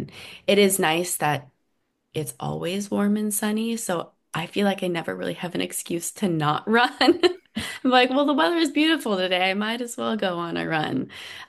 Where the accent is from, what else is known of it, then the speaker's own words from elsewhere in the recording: California, United States; if I was in my hometown in Northern California.